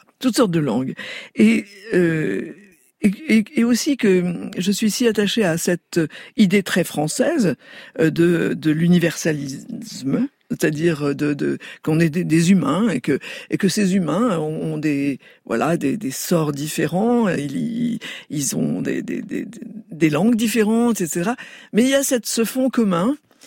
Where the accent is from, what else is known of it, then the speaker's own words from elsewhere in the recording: Morocco; born there; il se trouve que je suis née au Maroc, un pays pas si lointain, mais bon, et on parle français, mais où il y a toutes sortes de langues qui arrivent dès l'enfance. Il y a l'arabe marocain, l'arabe classique